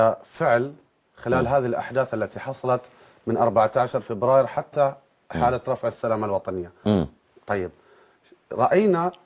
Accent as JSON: {"language": "Arabic", "country": "Bahrain", "said": "احنا كشعب بحريني استغربنا مثل هذه المطالب."}